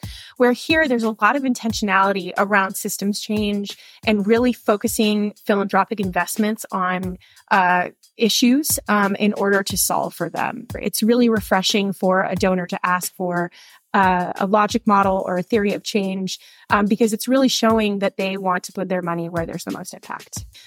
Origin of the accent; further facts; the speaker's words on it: Las Vegas, Nevada, United States; You know, so Las Vegas, and I, you know, again, I don't mean to speak ill of my hometown, because I love Vegas, you know, battleborn.